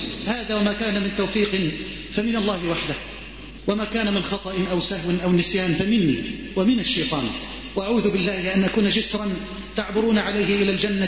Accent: Egypt

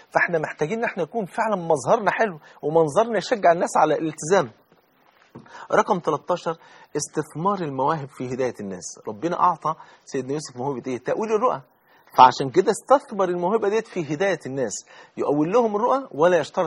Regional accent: Egypt; يعني حتى عندنا في مصر مثل يقول لك أنا غنية وأحب الهدية

